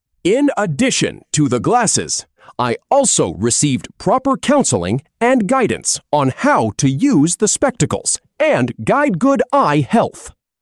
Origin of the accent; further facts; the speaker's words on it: Punjab, India; I hail from Punjab. I am married and blessed with two children.